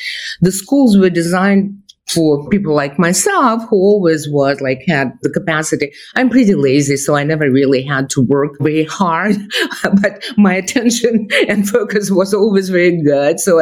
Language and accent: English; Russia; English is a second language; now in United States; because I come from Russia, and in Russia, if the government thinks you are guilty, you are guilty.